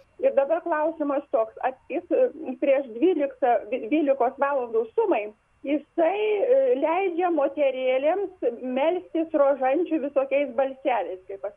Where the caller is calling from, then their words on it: Ukmergė, Vilnius County, Lithuania; aš esu iš Ukmergės, Petro Povilo parapijos.